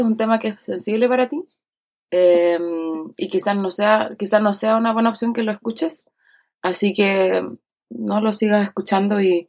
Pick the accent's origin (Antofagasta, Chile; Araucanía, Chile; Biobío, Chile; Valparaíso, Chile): Araucanía, Chile; Temuco; Exacto, porque, bueno, nosotros somos de Temuco.